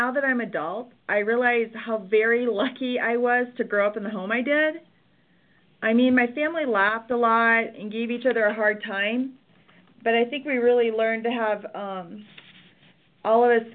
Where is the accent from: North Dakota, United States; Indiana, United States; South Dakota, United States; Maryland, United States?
South Dakota, United States; Rapid City; Well, I'm a Midwest girl. I grew up in Rapid City, South Dakota. It comes out when I say Dakota. Most people can hear that in my accent, I guess.